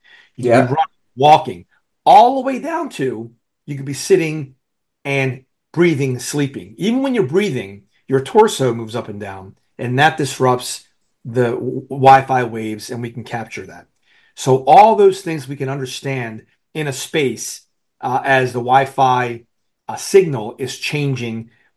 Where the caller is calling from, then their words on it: Baltimore, Maryland, United States; Steve, I'm on the East Coast of the U.S., just north of Washington, D.C. in Baltimore, Maryland.